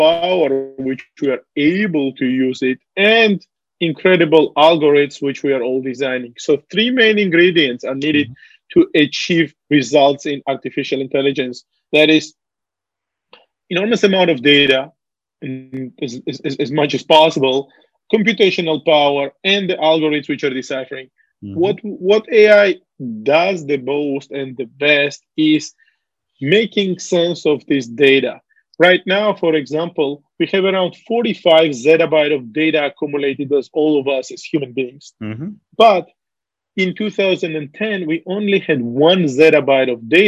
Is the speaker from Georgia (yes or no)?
yes; Georgia; the breakup of the Soviet Union, where I was born and growing up in Georgia.